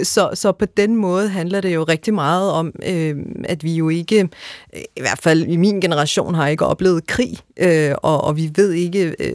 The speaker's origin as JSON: {"language": "Danish", "town": "Odense", "region": "Region of Southern Denmark", "country": "Denmark", "tie": "born or raised there", "said": "Jeg er født og opvokset i Vollsmose, og der var en lokalavis dengang."}